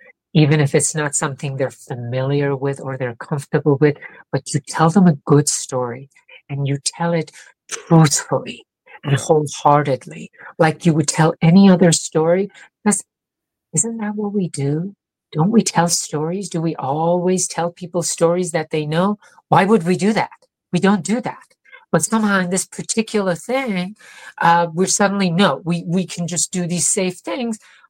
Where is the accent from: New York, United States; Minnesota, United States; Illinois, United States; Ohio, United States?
New York, United States; I'm like, I'm a New Yorker.